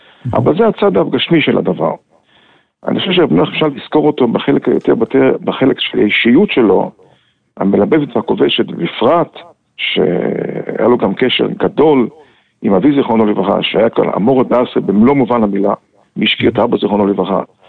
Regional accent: Safed, Northern District, Israel; שהייתי נער, צעיר, וצפת פשטה צורה מאז ולבשה צורה מאז, ואינה דומה עיר של היום לאי של אז. אני עושה בתור ילד, בתור נער, שהמלך הגיע לצפת

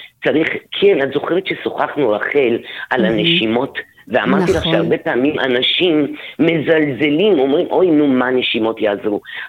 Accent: Ashkelon, Southern District, Israel; אני אשקלונית

